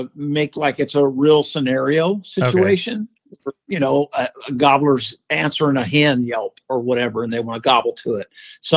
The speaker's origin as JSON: {"language": "English", "region": "California", "country": "United States", "said": "Nobody knew who I was. I'm from California."}